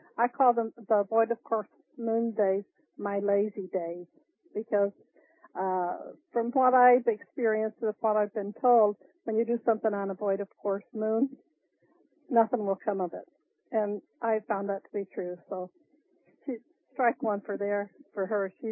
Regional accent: Virginia, United States; moved away as an adult; now in Ohio, United States; Well, I'm a lady that was born and raised in Virginia. We moved to Ohio when I was 18. My whole family did.

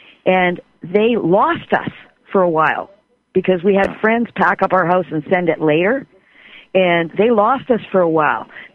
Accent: Canada; and I'm a Canadian.

